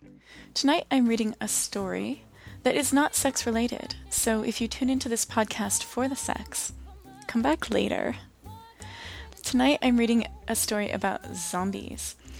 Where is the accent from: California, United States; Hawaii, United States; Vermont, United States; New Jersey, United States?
California, United States; San Francisco; as I said, I grew up here in San Francisco, and I come from a pretty broken home.